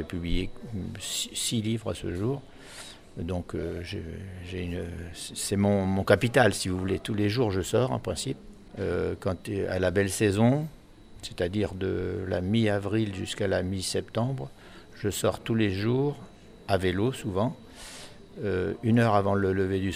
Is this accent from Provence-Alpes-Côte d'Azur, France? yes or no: no; Centre-Val de Loire, France; born there; Je suis né en Beauce, là, ici, dans la région.